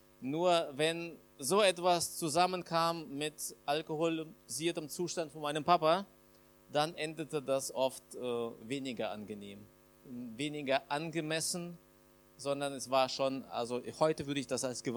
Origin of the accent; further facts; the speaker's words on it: Kazakhstan; also born or lived in Uzbekistan; now in Germany; mit unserer Familie in das Land unserer Väter gekommen, nach Deutschland. Ich bin geboren in Usbekistan, groß geworden in Kasachstan.